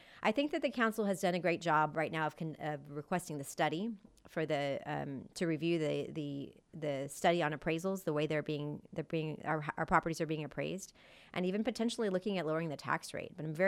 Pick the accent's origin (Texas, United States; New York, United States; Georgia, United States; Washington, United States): Texas, United States; I grew up in District 6, went to Timberwild Elementary and Taft High School. D6 is where I'm raising my family, and it's the community I hope to serve as your next councilwoman.